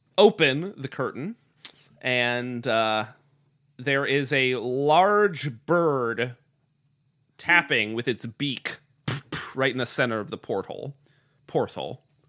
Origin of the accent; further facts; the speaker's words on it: Bedford, Pennsylvania, United States; I grew up in Bedford, Pennsylvania.